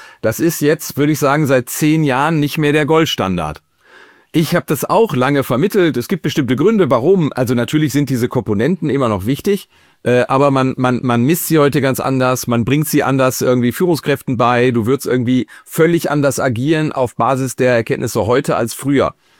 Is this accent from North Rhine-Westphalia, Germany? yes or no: yes; North Rhine-Westphalia, Germany; Ich komme ja aus NRW, im Sauerland, da stehen die Leute tierisch auf Schützenfeste.